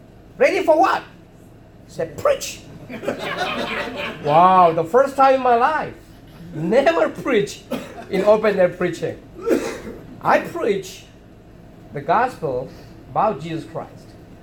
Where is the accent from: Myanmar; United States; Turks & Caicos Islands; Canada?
Myanmar; Chin State; born there; English is a second language; I was born in Chin State where we have clean water. And I have to learn the language.